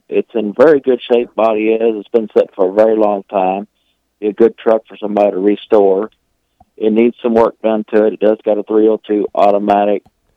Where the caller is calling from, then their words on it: Marceline, Missouri, United States; Marceline.